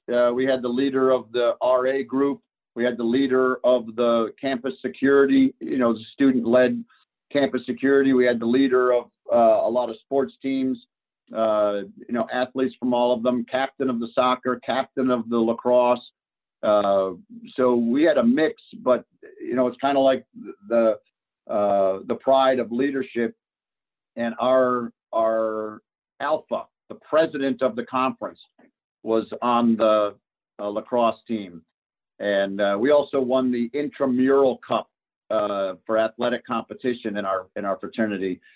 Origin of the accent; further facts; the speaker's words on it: Connecticut, United States; I had not experienced lacrosse, even though growing up in Connecticut, New England had a lot of lacrosse, but I didn't play lacrosse.